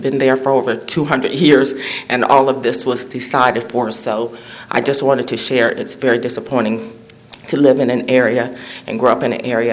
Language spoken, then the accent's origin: English; Jimtown, Maryland, United States; now in Swan Point, United States; And I grew up in Jimtown.